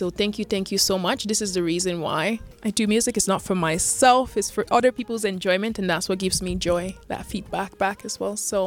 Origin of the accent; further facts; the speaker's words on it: Nigeria; As a Nigerian woman, that's not something you're typically raised to talk about.